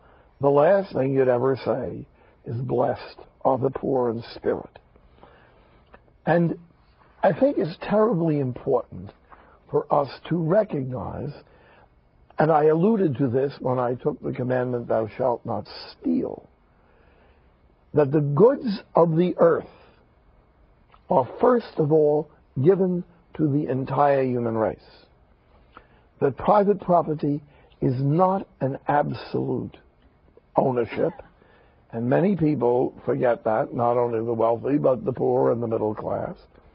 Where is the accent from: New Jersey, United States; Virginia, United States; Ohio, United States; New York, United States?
New Jersey, United States; Jersey City; I grew up in Jersey City. When I was a kid, one of the politicians in Jersey City